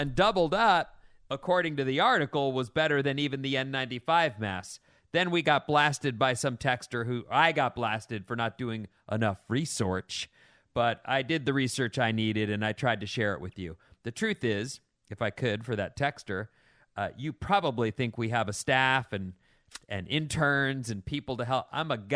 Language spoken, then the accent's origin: English; Minnesota, United States; Ketchup on noodles is a Midwest thing. I grew up in Minnesota, and my mom used to make buttered noodles with salt and pepper